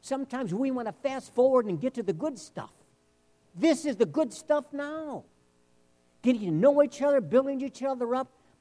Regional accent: Midwest, United States; I'm thinking to myself, are you kidding me? I'm from the Midwest.

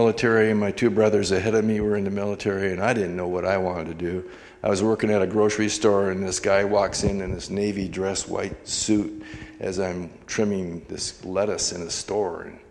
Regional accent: Ferndale, Washington, United States; I grew up in Ferndale primarily, and I was not a good boy.

